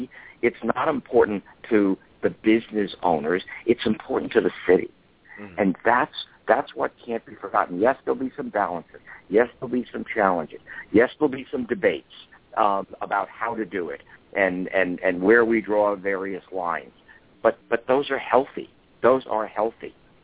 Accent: New York, United States; accent: New York; I grew up in New York, but some people joke that I've lost most of my New York accent until someone from New York starts talking to me

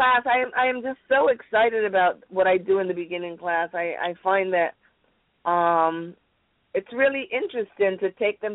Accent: Barbados; in Barbados and your accent is so heavy." he let me realize how heavy it is. As soon as I got home, my accent became very, very heavy.

